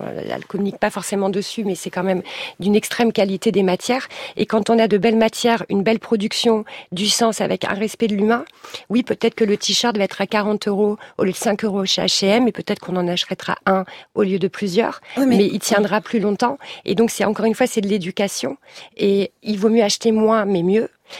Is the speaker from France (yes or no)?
yes; Lille, Hauts-de-France, France; En plus, je viens du Nord, je suis lilloise, donc je connais des personnes de absolument tous les milieux.